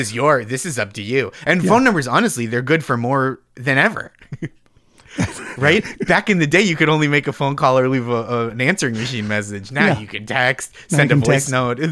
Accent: Stoneham, Massachusetts, United States; I grew up in Stoneham, Massachusetts.

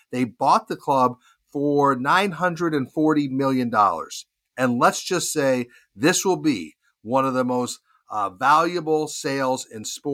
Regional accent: Charlotte, North Carolina, United States; Well, Tuesday night in my hometown of Charlotte, I was fortunate to meet a new sports business connection

